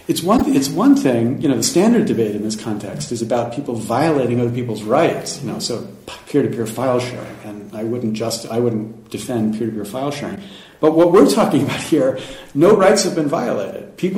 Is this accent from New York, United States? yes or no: no; Pennsylvania, United States; I grew up in Pennsylvania, steel workers in Pennsylvania used to have a great job